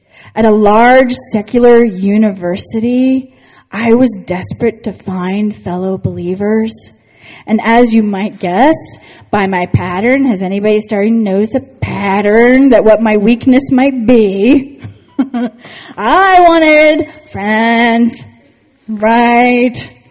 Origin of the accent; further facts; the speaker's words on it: East Coast, United States; I grew up on the East Coast. We grew up on the East Coast.